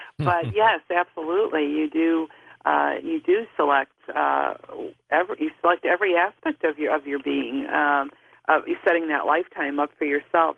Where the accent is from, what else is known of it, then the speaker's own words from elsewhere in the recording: Chicago, Illinois, United States; I was born and raised in Chicago and never felt like that was home. And the moment I came to Virginia, it was like my soul just had this collective sigh of relief.